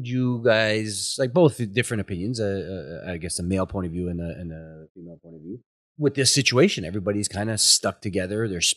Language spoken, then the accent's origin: English; Ottawa, Ontario, Canada; we grew up in Ottawa.